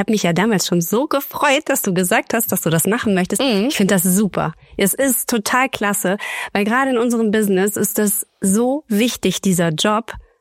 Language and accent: German; Cologne, North Rhine-Westphalia, Germany; Also ich bin Schauspielerin, ich komme aus Köln, lebe aber seit fast 4 Jahren jetzt in so einer Hin- und Her-Beziehung mit München und Köln